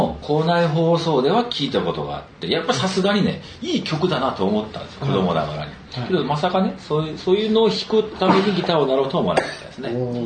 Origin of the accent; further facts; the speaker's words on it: Nagasaki, Japan; 長崎市の出身ですね。